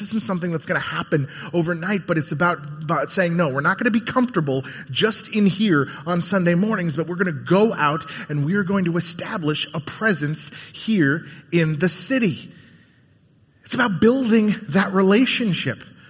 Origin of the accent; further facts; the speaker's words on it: Colorado, United States; moved away as an adult; I was born and raised in Colorado, but at the age of 18, I left, and from about the age of 18 to 24, 25, I didn't live in the same place for more than a year.